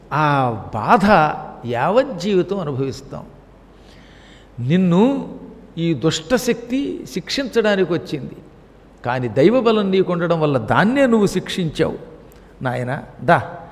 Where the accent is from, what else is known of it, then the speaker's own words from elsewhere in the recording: Tanuku, Andhra Pradesh, India; మాకు చిన్నప్పుడు తణుకులో ఉన్నప్పుడు బుల్లి బుల్లి పిల్లలుగా ఉన్నప్పుడు సెగ్గట్లో ఏవో కురుపులు వస్తే మా మేనత్తలు గోమూత్రం రాసి సూర్యుడి ఎండలో నిలబెట్టి